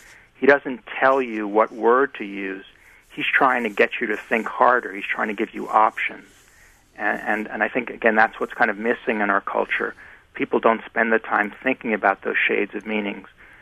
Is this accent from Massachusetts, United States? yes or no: yes; Massachusetts, United States; from my home state of Massachusetts.